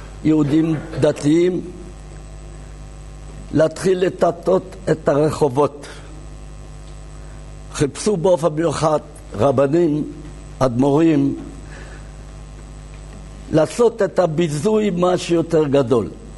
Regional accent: Kraków, Lesser Poland, Poland; moved away; אני יליד העיר קרקוב, עיר ואם בישראל

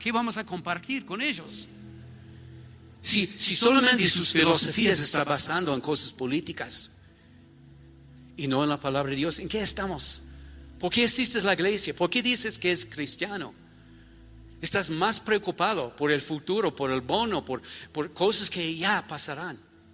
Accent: United States; Spanish is a second language; Yo soy gringo, pero mi trasfondo no es de los Estados Unidos. Hace 10 generaciones era Alemania e Inglaterra de mis padres.

